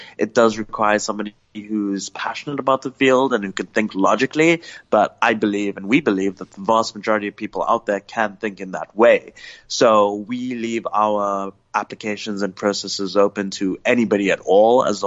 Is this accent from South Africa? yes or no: yes; South Africa; I'm from South Africa, but I was very lucky to study in the UK, where I studied artificial intelligence and machine learning at the University of Edinburgh and the University of Cambridge.